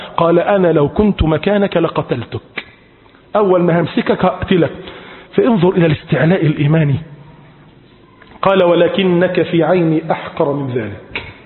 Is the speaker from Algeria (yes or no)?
no; Egypt; بلادنا مصر